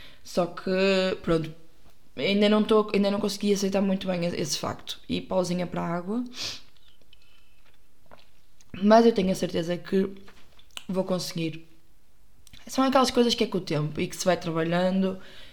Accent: Porto, Portugal; Eu saí do Porto também porque precisava de sair de Ares, mas porque eu também não vivo no centro do Porto.

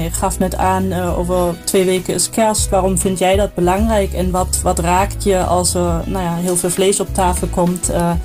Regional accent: Germany; now in Nijmegen, Netherlands; 39 jaar oud. Woon in Nijmegen sinds 20 jaar. Oorspronkelijk kom ik uit Duitsland

